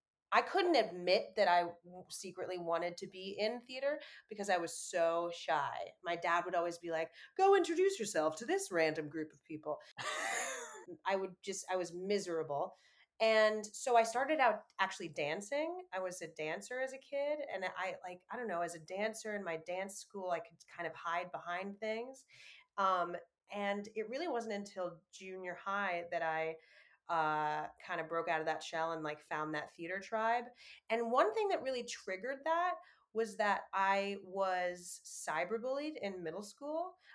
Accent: New York, United States; So I grew up in New York. I really was a Broadway baby because my dad has been on Broadway since before I was born.

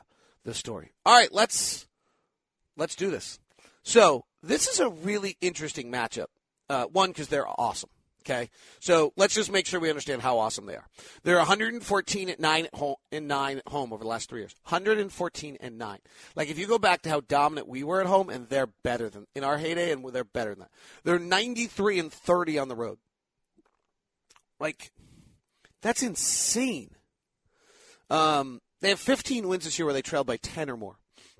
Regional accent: Salt Lake City, Utah, United States; also born or lived in California; I grew up in Salt Lake City, being raised in the good years of Stockton, Malone, and Sloan.

